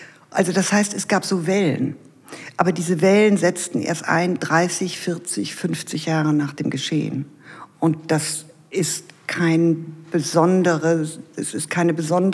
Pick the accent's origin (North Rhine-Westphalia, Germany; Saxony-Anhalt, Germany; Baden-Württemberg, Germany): North Rhine-Westphalia, Germany; Krefeld; ich komme aus Krefeld